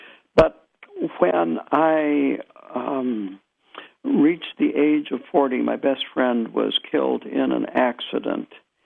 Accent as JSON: {"language": "English", "town": "Madison", "region": "Wisconsin", "country": "United States", "tie": "born there", "said": "I am of Norwegian descent. I was born in Madison, and I was brought up Lutheran, of course. And in fact, my parents met in St. Olaf."}